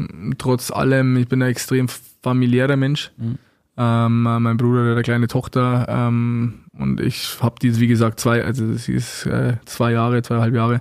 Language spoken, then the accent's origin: German; Landshut, Bavaria, Germany; mit denen, wo ich groß geworden bin vom Eishockey her, die wohnen alle in Landshut